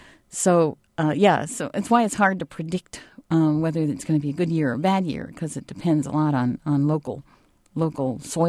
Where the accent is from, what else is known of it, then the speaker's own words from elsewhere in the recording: Pennsylvania, United States; I grew up in the Northeast in a suburb of Philadelphia